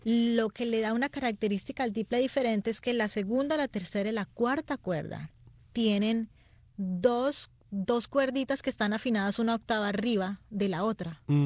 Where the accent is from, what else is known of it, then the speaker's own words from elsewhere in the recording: Armenia, Quindío, Colombia; born there; Gracias a Dios, nací pues en Armenia